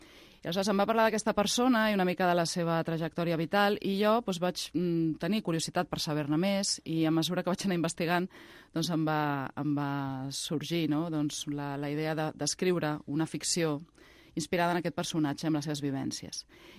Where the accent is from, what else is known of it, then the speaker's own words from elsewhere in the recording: Barcelona, Catalonia, Spain; Sí, sí, soc del barri de Sants